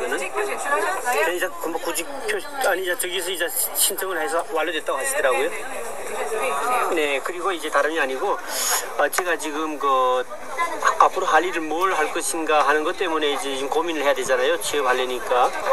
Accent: North Korea; 제가 북한에서 왔거든요.

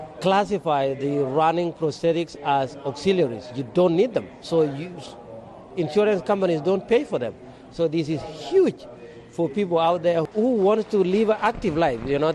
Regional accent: Kenya; also born or lived in Anchorage, United States; now in Orlando, United States; I'm originally from Kenya.

